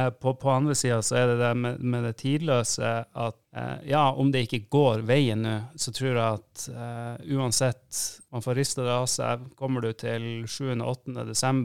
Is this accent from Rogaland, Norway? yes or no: no; Tromsø, Troms, Norway; vi er fra Nord-Norge, vi er fra Tromsø